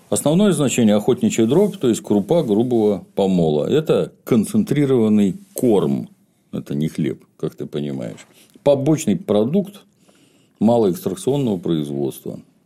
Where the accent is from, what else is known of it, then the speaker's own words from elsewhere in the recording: Ukraine; когда я в детстве на Украине жил